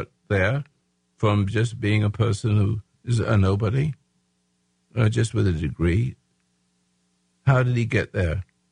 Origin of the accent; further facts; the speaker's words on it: England, United Kingdom; born there; Now, I'm an Englishman. Yes, I was born in England.